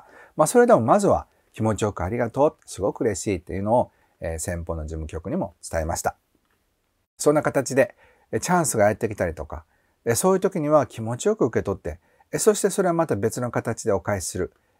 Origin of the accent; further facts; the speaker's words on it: Kansai, Japan; 関西人としてもうやったって感じなんですけど